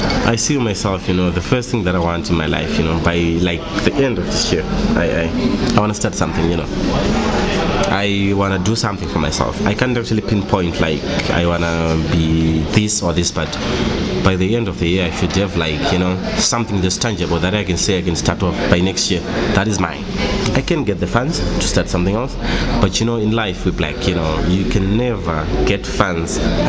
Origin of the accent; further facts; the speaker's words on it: Zimbabwe; and I'm from Zimbabwe, and my morals, they are everything to me.